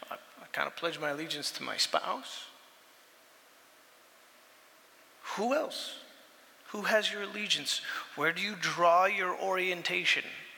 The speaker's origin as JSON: {"language": "English", "country": "United States", "said": "Wait a minute, I'm an American."}